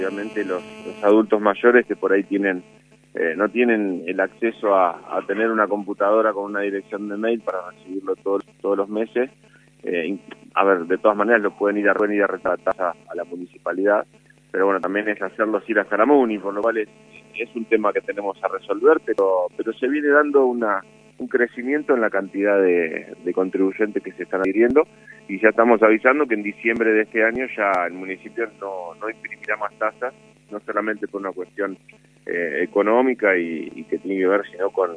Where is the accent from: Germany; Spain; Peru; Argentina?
Argentina; Olavarría, Buenos Aires Province; ser intendente de la ciudad donde naciste, donde te desarrollaste, donde volviste a formar tu familia, es el mejor trabajo del mundo